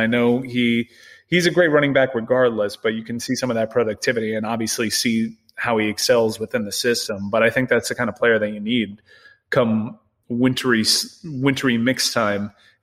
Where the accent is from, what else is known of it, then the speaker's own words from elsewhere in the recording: Miami, Florida, United States; being that I'm born and raised in Miami.